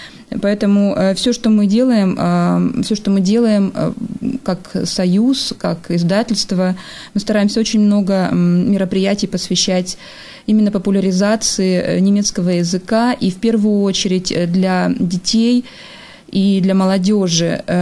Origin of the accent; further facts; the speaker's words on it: Siberia, Russia; also born or lived in northern Kazakhstan; Мое детство проходило в Сибири и на севере Казахстана. Я своим родным языком всегда считала два языка